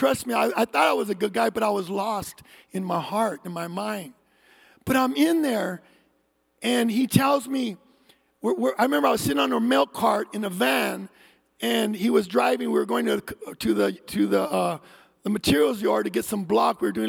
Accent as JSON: {"language": "English", "town": "Santa Ana", "region": "California", "country": "United States", "said": "the judge sends me to this home for a year in Ontario, California. I'm from Santa Ana."}